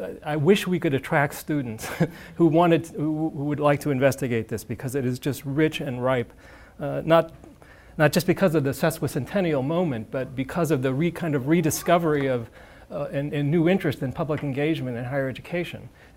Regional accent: Illinois, United States; I'm from Illinois.

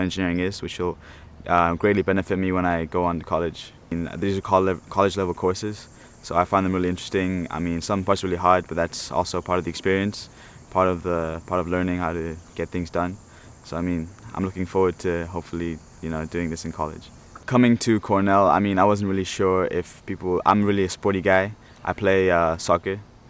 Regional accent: Nairobi, Kenya; now in United States; I'm from Nairobi, Kenya. I'm here at Cornell for the engineering program.

